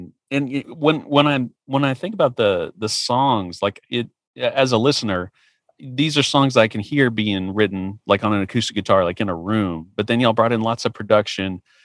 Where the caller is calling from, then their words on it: Dallas, Texas, United States; I keep saying y'all, sorry, I'm calling you from Dallas